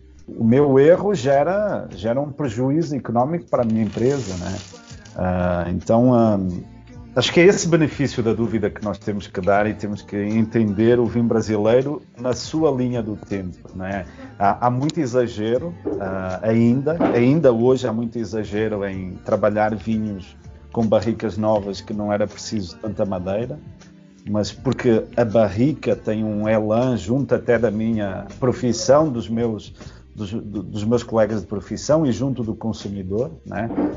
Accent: Portugal; Eu trago muita comparação para Portugal, porque aquilo é o meu país de origem.

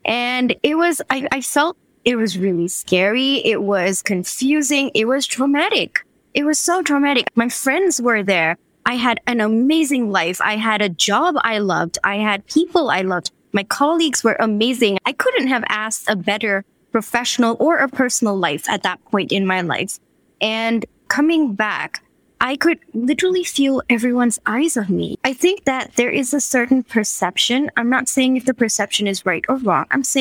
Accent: Singapore; moved away as an adult; also born or lived in India; now in New York, United States; I grew up in Singapore, did my engineering in India, and then I moved to New York. I moved to Rochester, New York, to do my MBA at Rochester Institute of Technology.

